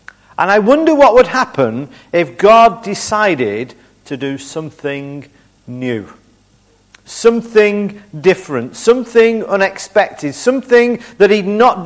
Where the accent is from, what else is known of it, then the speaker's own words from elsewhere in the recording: Bolton, North West England, United Kingdom; now in Salford, United Kingdom; I'm actually not from Salford. I'm from Bolton, but I've lived in Salford now for the last 10 years